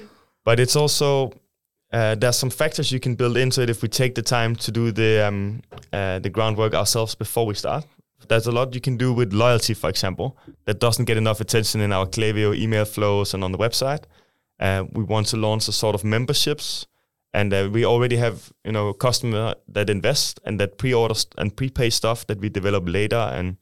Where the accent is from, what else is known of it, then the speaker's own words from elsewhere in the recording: Denmark; That's my home country, yes.